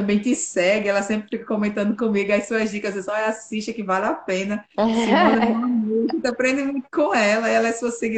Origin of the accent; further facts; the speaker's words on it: Mossoró, Rio Grande do Norte, Brazil; Atualmente, eu moro no interior do Rio Grande do Norte, no Nordeste, né, na cidade de Caraúbas, mas sou de Mossoró.